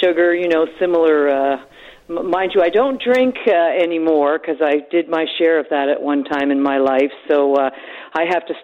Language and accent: English; Canada; I don't know if it's as a Canadian, maybe you don't see that as much or something